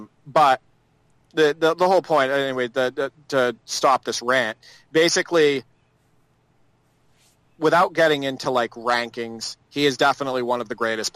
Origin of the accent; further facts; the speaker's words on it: Massachusetts, United States; I grew up an hour outside of Boston, and I've been a Celtics fan my whole life